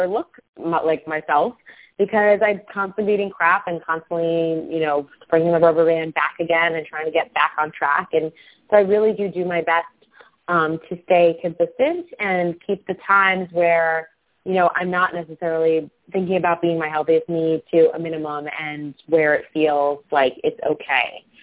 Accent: New York, United States; I grew up with it on Long Island at the Walt Whitman Mall

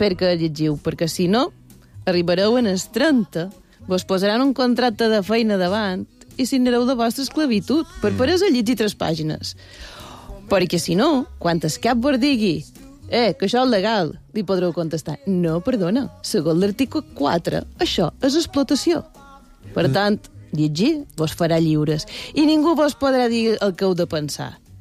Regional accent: Felanitx, Balearic Islands, Spain; el meu poble és famosa, per la ironia falenitxera

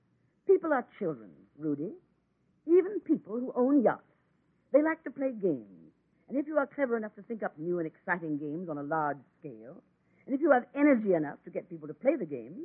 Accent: San Francisco, California, United States; also born or lived in London / Paris / Rome / Venice; San Francisco is my hometown, Rudy. But I've lived in London, Paris, Rome, Venice, Cairo, New York, practically everywhere.

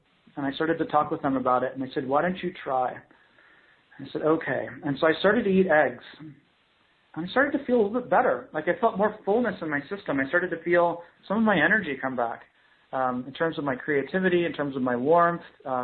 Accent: Texas, United States; now in Canada; I'm from Texas. My physiology was developed in Texas.

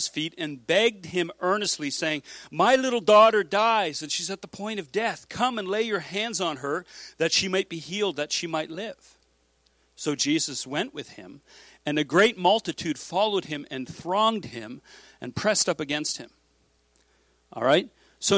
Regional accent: Mississauga, Ontario, Canada; when I came from the city, I grew up in Mississauga, and it was like things were fast, like mechanical.

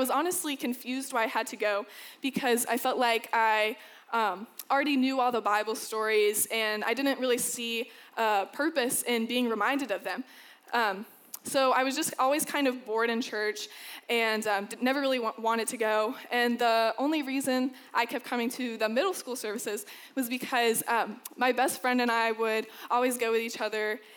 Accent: the South, United States; So growing up in the South, it's pretty likely that you're going to find a church on just about every street.

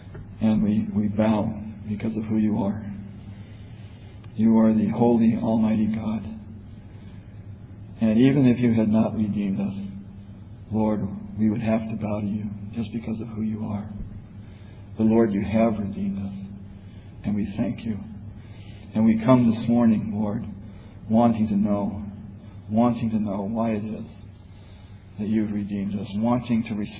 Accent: Virginia, United States; I'm from Virginia, for those of you that don't know me. I'm a school teacher.

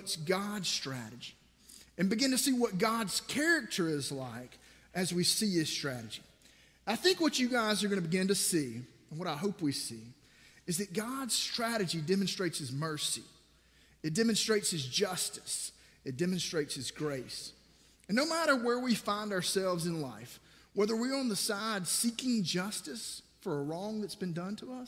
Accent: Georgia, United States; I think it's part of growing up in South Georgia where we had nothing to do.

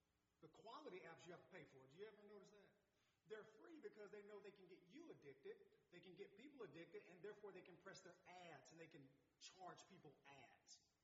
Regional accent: Chattanooga, Tennessee, United States; And for me, being an underprivileged black kid growing up in Chattanooga, those encyclopedias were outdated anyway.

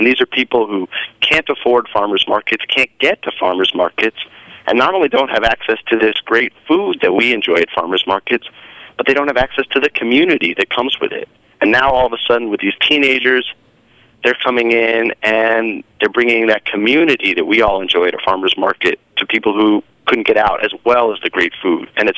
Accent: Missoula, Montana, United States; this happened to be in my hometown in Missoula, Montana, of all places, where the frost-free growing season is fewer than 120 days.

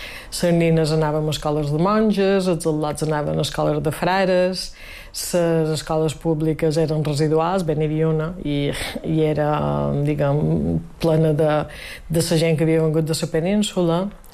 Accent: Inca, Balearic Islands, Spain; Som d'Inca. Vaig néixer a Inca a finals d'agost de 1960.

